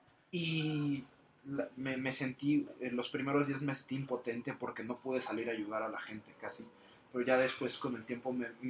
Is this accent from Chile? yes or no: no; Mexico; creo que es muy padre como mexicanos, como sociedad, lo que realizamos todos